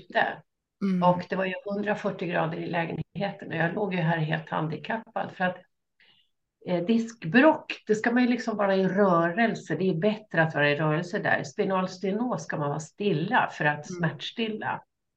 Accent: Stockholm, Stockholm County, Sweden; jag var nyskild och hade flyttat hem hit till Stockholm igen, där jag är född och uppvuxen. och alltid vill bo egentligen

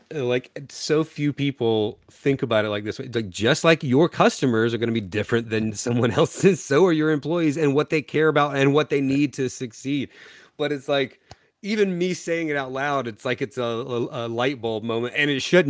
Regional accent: North Carolina, United States; I'm from Eastern North Carolina, which is rich in culture and history.

